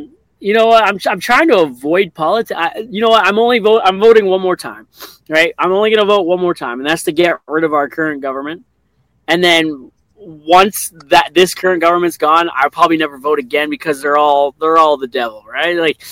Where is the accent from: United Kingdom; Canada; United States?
Canada; I didn't. I'm Canadian, man.